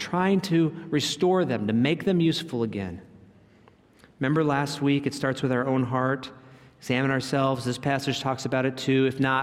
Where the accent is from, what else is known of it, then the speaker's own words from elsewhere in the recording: Minnesota, United States; I mean, we're from Minnesota. We get this.